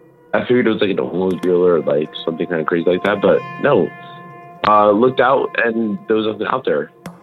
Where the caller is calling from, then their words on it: Idaho, United States; Yeah, so... Oh, from Idaho, actually. Idaho.